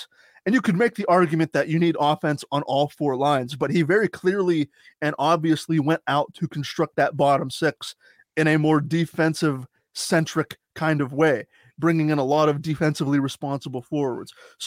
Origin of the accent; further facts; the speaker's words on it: United States; now I'm an American and I could be butchering this